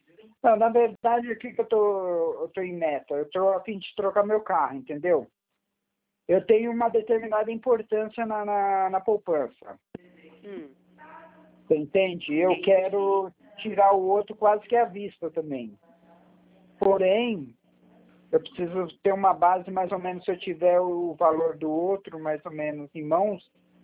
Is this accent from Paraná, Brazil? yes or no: no; São Paulo, Brazil; now in Iperó, Brazil; eu na verdade sou de São Paulo, mas como eu vim para cá há 14 anos atrás